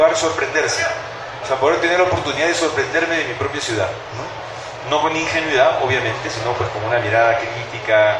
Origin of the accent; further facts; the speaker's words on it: Lima, Peru; Yo al principio creía que solamente iba a ambientar mis historias en Lima, mi ciudad natal, que siempre me interesaba mi ciudad natal